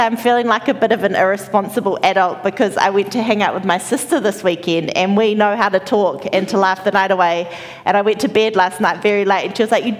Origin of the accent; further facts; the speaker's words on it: New Zealand; I'm from New Zealand, we met in England